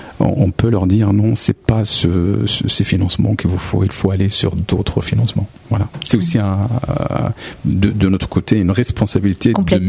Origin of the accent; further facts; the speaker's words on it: Morocco; je suis né au Maroc, j'ai grandi au Maroc